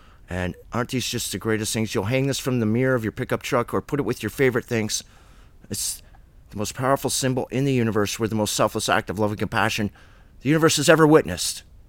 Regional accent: Canada; I don't know what's up with Canadians, because I'm a Canadian.

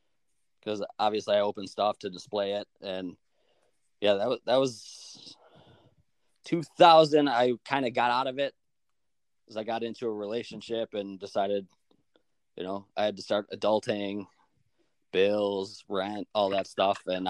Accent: Buffalo, New York, United States; No, born and raised in Buffalo, never left. The city stuck with me.

